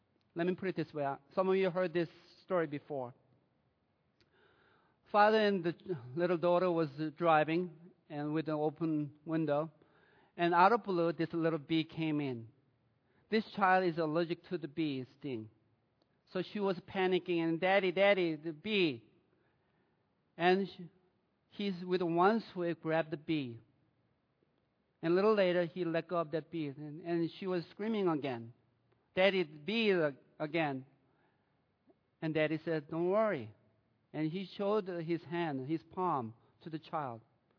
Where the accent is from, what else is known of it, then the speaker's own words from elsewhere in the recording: United States; born there; I was born in America.